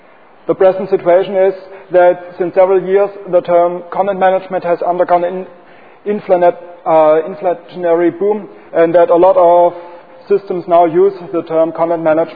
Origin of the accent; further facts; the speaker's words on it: Switzerland; English is a second language; I'm from Switzerland, from the University of St. Gallen.